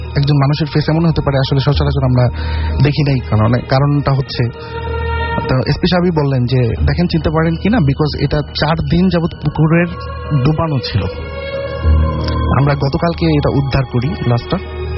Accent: Narsingdi, Dhaka Division, Bangladesh; now in Saudi Arabia; এমনিতে আমার বাড়ি হচ্ছে নরসিংদীতে, বাট আমি বাইরে থাকি সৌদি আরবিয়াতে, দমদম সিটিতে

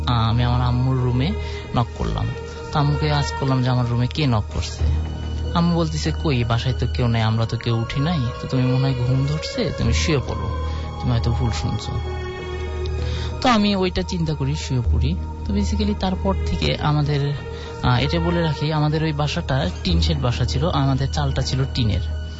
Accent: Mirpur, Dhaka Division, Bangladesh; আমি মিরপুর থেকে এসেছি

